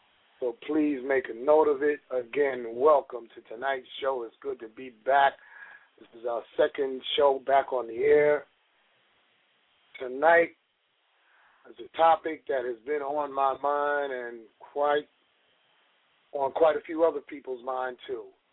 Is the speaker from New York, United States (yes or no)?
yes; New York, United States; I'm from New York, and I represent mine, the New York Knicks. Go, New York, go.